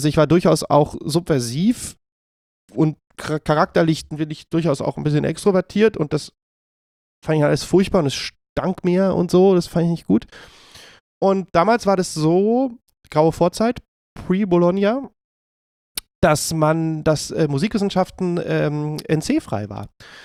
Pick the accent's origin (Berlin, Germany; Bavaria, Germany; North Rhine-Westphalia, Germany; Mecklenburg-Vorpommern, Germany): Berlin, Germany; Ich bin in Berlin aufgewachsen, geboren und lebe hier immer noch. Habe mich noch nicht so wahnsinnig viel weit fortbewegt in meinem Leben.